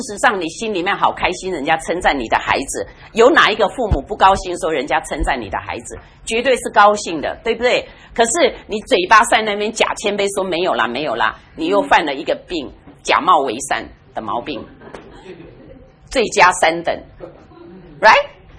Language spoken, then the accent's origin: Chinese; China